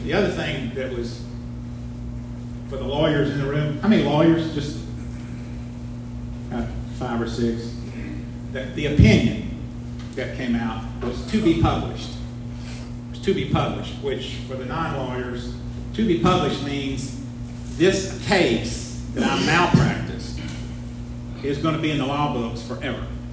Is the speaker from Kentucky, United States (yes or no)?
yes; Nicholasville, Kentucky, United States; in my hometown, which is 12 miles south of Lexington, Kentucky, in Nicholasville, in a cemetery where my grandparents were buried.